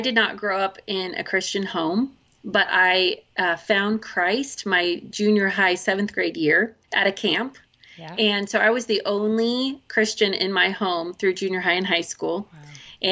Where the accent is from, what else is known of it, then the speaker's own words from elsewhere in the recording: Oregon, United States; we are from Oregon.